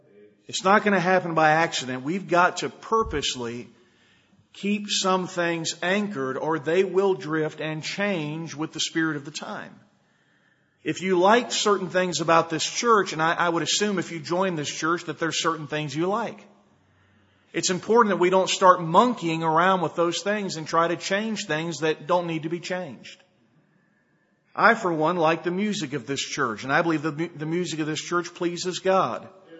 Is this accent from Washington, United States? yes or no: no; Weatherford, Texas, United States; I went back to my hometown church in Weatherford a couple of weeks ago